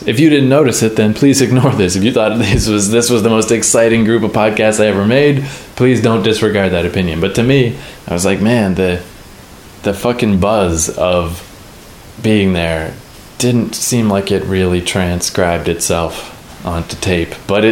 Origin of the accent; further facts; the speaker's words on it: United States; But it was nice that there happened to be fireworks on Independence Day, because I'm from America.